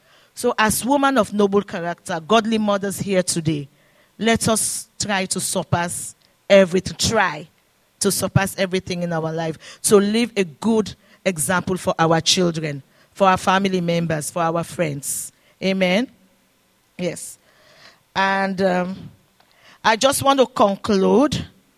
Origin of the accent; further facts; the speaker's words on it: Sierra Leone; now in Canada; And the people that we came from Sierra Leone, I call them my sisters and brothers because we all came from the same country.